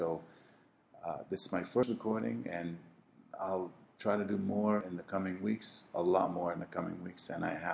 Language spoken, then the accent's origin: English; California, United States; now in Panama City, Panama; I moved from California. I'll be living here from now on, and been here about a month.